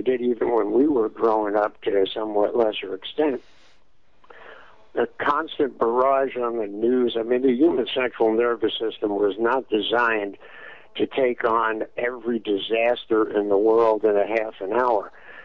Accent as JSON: {"language": "English", "town": "Brooklyn", "region": "New York", "country": "United States", "tie": "born or raised there", "said": "Well, I was brought up in Brooklyn and became a teenage drug dealer pretty early in my life."}